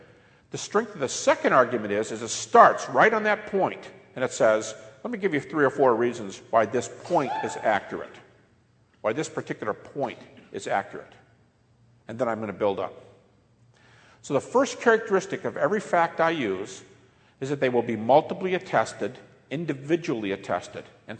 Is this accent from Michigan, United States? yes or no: yes; Detroit, Michigan, United States; I'm from Detroit, and I remember a couple places. One was an inner city situation.